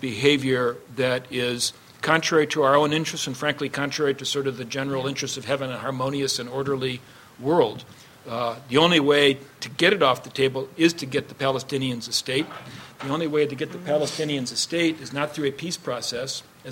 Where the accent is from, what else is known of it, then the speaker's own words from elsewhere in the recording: United States; I'm not an Israeli. I'm an American.